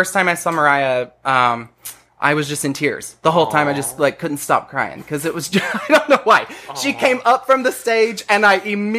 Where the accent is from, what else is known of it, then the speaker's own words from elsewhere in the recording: Tennessee, United States; And so for me, growing up in East Tennessee, I wasn't really like, you know, anybody around me.